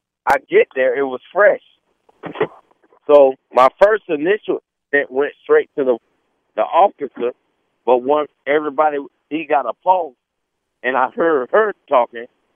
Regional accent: Florida, United States; also born or lived in Cuba; You know he's going to give me a Cuban because I'm from Florida and Cuba.

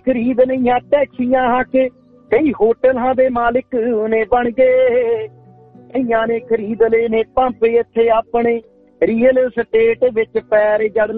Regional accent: Bhikhi Khattra, Punjab, India; now in Sydney, Australia; ਮੈਨੂੰ ਆਸਟ੍ਰੇਲੀਆ ਦੇ ਵਿੱਚ 3.5 ਸਾਲ ਹੋ ਗਏ, ਮੈਂ ਸਿਡਨੀ ਰਹਿਣਾ ਜੀ। ਤੇ ਇੰਡੀਆ ਮੈਂ ਪੰਜਾਬ ਤੋਂ ਲੁਧਿਆਣਾ ਜ਼ਿਲ੍ਹਾ ਦਾ ਰਾੜਾ ਸਾਹਿਬ ਦੇ ਕੋਲੇ ਮੇਰਾ ਪਿੰਡ ਹੈ ਜੀ, ਭੀਖੀ ਖੱਟੜਾ, ਤੇ ਉੱਥੋਂ ਦਾ ਮੈਂ ਰਹਿਣ ਵਾਲਾ।

